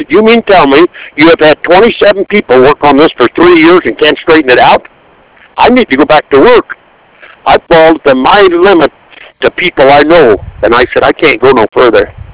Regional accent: United States; I'm glad I'm American. I'm just not proud to be one.

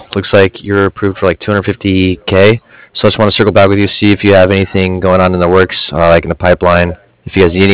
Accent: Rifle, Colorado, United States; Yeah, I grew up in Rifle, you know what that?

